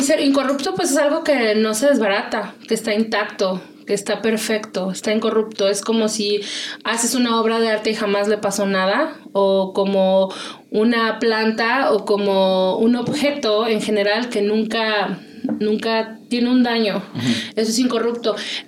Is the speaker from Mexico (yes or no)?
yes; Guadalajara, Jalisco, Mexico; Soy de Guadalajara, estudié ciencias de la comunicación.